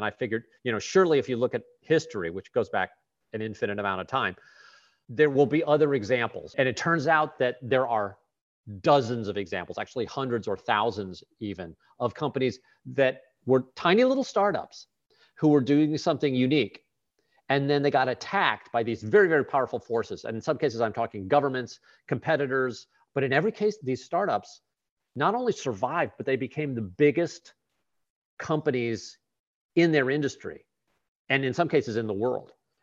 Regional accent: St. Louis, Missouri, United States; It's my hometown. I mean, St. Louis, it's a great city, but it's got a lot of problems.

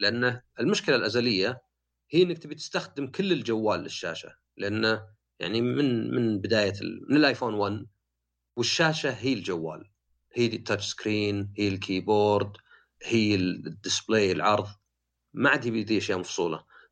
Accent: Saudi Arabia; فما ادري احنا عندنا في السعوديه

